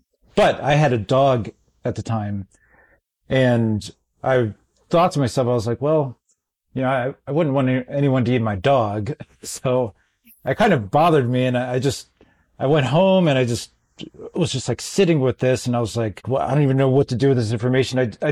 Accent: Baltimore, Maryland, United States; You know, I'm from Baltimore, so I was just working in the US at the time.

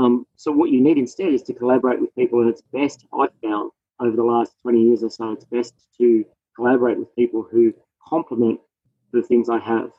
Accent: Australia; now in United States; as an Australian, one of the things that happens when you first come to the United States

